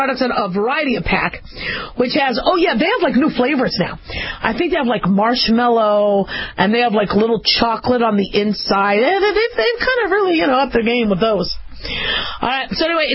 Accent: Phoenix, Arizona, United States; also born or lived in Las Vegas / Los Angeles; I grew up in Phoenix and Vegas. I was born in L.A., but when I was about 6, my folks moved to Phoenix

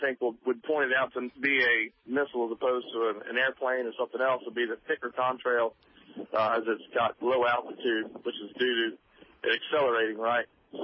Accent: Florida, United States; now in California, United States; I grew up in the Space Coast. My dad was working as a space center.

